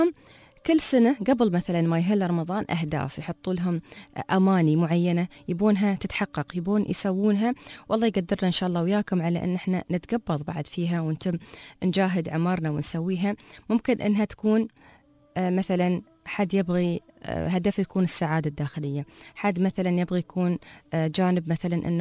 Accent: United Arab Emirates

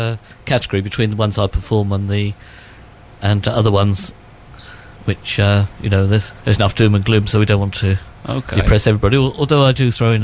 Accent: Aldershot, South East England, United Kingdom; Well, really, I come from Aldershot originally

